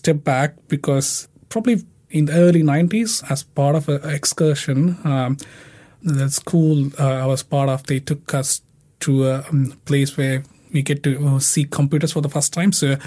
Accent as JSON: {"language": "English", "country": "India", "tie": "born or raised there", "said": "I grew up in India"}